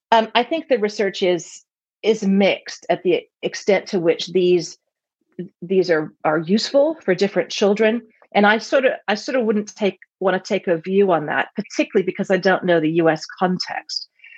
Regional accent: United States; now in United Kingdom; And of course, for Americans, and I'm American, that's easy, right?

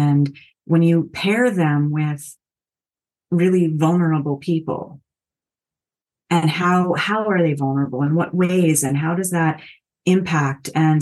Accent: Perrine, Florida, United States; I was born in Miami, and then we kind of started drifting around a bit, moving different states. But when we were in Florida, I lived in Perrine.

